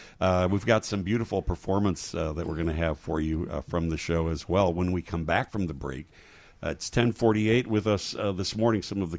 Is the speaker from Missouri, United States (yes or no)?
no; Chicago, Illinois, United States; I would come as a civilian, as a Chicagoan.